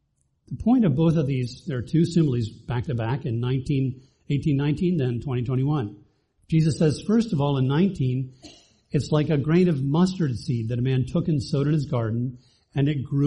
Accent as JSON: {"language": "English", "country": "Bahamas", "tie": "born or raised there", "said": "Yeah, I grew up in the Bahamas where he landed."}